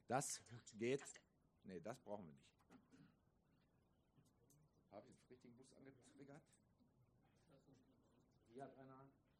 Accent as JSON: {"language": "German", "region": "North Rhine-Westphalia", "country": "Germany", "said": "Sie hören ja, ich komme aus dem Ruhrgebiet."}